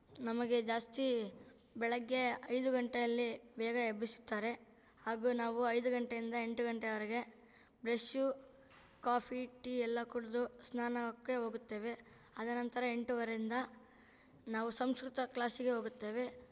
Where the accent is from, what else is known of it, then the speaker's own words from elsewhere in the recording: Davanagere, Karnataka, India; ನಾನು ಇರುವುದು ದಾವಣಗೆರೆಯಲ್ಲಿ. ನಮ್ಮ ಊರು ದಾವಣಗೆರೆ.